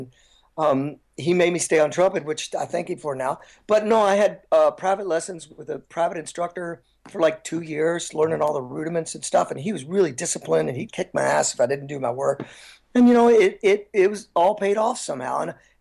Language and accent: English; Kentucky, United States; I grew up in the Midwest, like in Kentucky